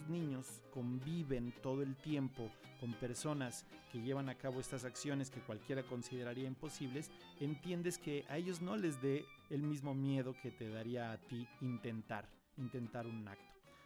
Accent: Querétaro, Mexico; el primer hombre bala que vi en vivo fue en mi infancia en Querétaro

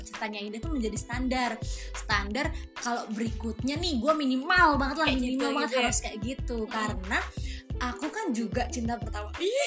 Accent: Batang, Central Java, Indonesia; jadi udah enggak bakal di kota aku lagi

